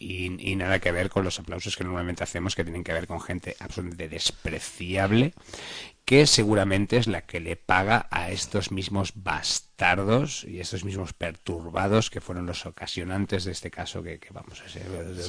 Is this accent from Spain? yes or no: yes; Spain; Así. Yo soy español.